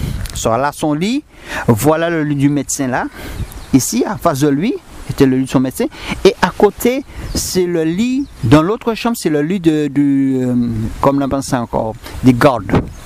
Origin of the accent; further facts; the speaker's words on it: Martinique; je viens de la Martinique